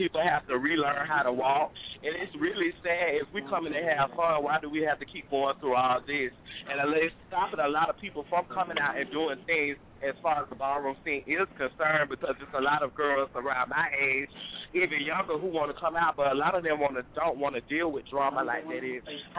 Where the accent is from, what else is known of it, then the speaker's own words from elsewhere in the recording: Florida, United States; Because I've been in fights, and I'm from Florida.